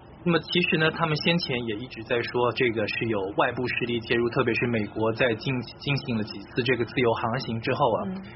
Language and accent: Chinese; Taiwan; accent: Taiwanese; 网友批评我说我这个台腔太重了这样子，我现在在台湾，我是台湾人好吗？